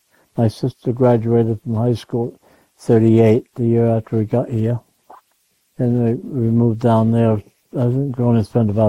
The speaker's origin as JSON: {"language": "English", "town": "South Burlington", "region": "Vermont", "country": "United States", "tie": "born there", "said": "I was born in South Burlington."}